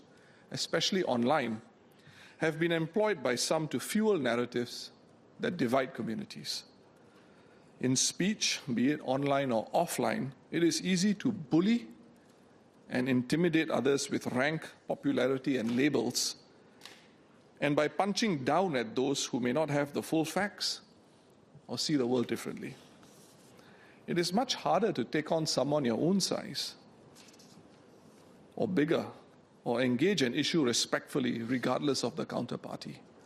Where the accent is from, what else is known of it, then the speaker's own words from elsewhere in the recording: Singapore; For some like myself and those of my generation, being Singaporean and a part of the country and something larger edges in importance compared to one's cultural rootedness